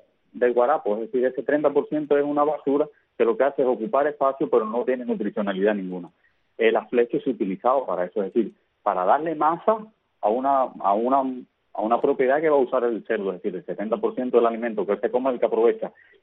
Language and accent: Spanish; Cuba; Pero como cubano